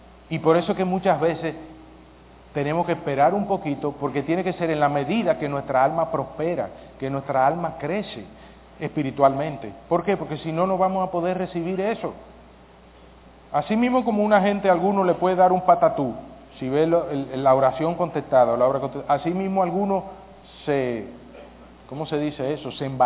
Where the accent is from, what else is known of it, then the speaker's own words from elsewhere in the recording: Dominican Republic; no es porque yo sea dominicano, aunque no lo parezca, pero sí, soy dominicano